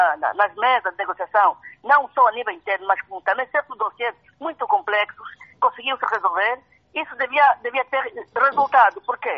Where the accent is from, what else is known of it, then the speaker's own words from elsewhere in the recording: Angola; como bem nos lembramos, nós somos angolanos